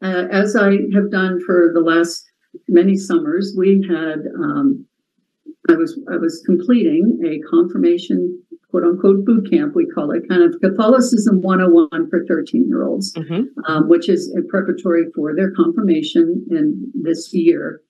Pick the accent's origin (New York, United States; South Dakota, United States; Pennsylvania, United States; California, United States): Pennsylvania, United States; Penn Hills; also born or lived in Florida; Well, I was born in Florida. My dad was in the Air Force, and shortly, around 5 years old, we ended up moving back to Pennsylvania, where I grew up, and Penn Hills, to be exact.